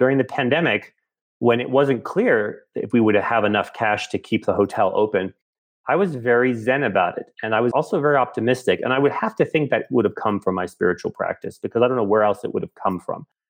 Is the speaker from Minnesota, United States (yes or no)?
no; California, United States; I grew up first in Southern California, and then I went to both college and grad school in the Bay Area in Northern California.